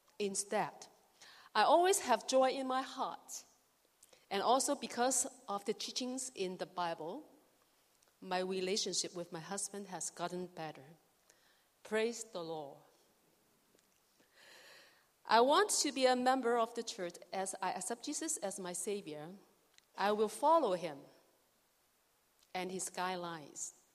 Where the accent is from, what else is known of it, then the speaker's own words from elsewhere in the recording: Hong Kong; born there; I was born in Hong Kong. Both of my parents worship Buddha.